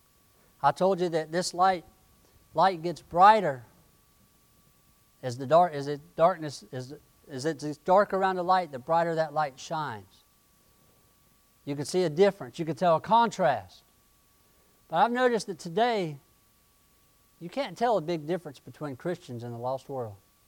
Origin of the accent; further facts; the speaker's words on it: Florida, United States; I grew up in Florida. And when I was a teenager, I spent a lot of my time in the woods, being a boy, climbing trees, running through barefoot, running through thorns.